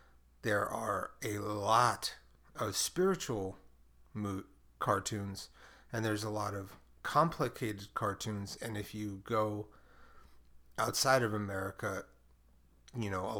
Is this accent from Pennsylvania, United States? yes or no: no; Brooklyn, New York, United States; because I was from Brooklyn, where we don't use y'all.